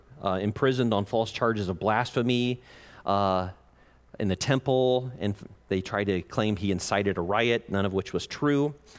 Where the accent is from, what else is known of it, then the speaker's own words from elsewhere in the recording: Ohio, United States; they were from Michigan, and I'm from Ohio.